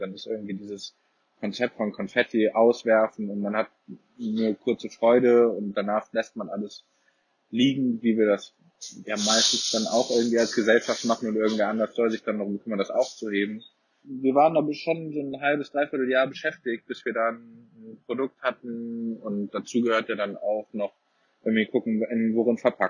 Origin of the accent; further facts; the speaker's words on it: Cologne, North Rhine-Westphalia, Germany; ich komme ursprünglich aus Köln